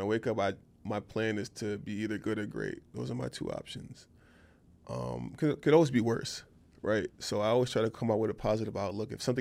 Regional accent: Jamaica; I'm Jamaican, yeah, so I named

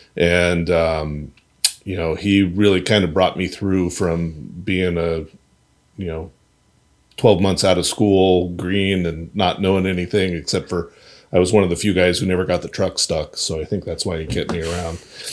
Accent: Colorado, United States; also born or lived in Reno, United States; I grew up in Colorado and went to high school in Reno.

